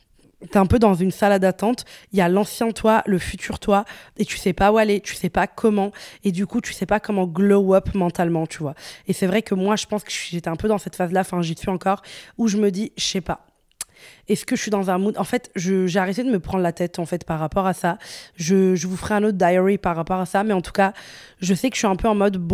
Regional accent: Morocco; moi pour ceux qui se demandent, je suis marocaine

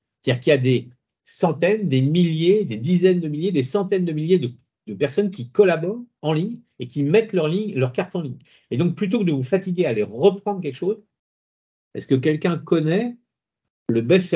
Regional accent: France; Nous sommes français, donc nous sommes cartésiens.

